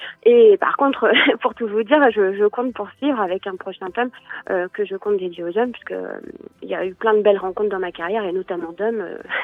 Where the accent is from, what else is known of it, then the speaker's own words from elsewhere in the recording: Brittany, France; puisque je suis bretonne